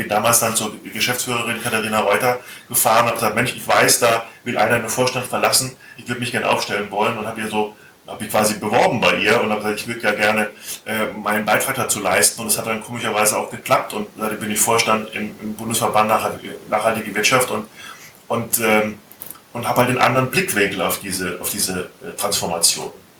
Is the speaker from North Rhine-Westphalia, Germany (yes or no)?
no; Hesse, Germany; Ich bin Hesse